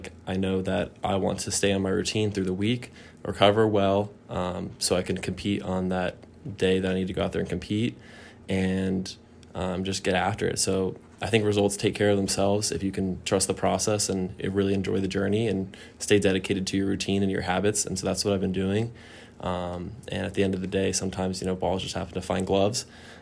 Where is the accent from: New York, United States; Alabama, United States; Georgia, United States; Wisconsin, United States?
Georgia, United States; Atlanta; being a hometown team, you know, as we grew up in Atlanta